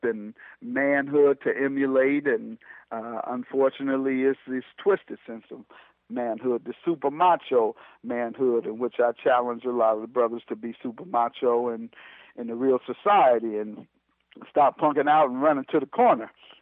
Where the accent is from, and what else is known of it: Detroit, Michigan, United States; born or raised there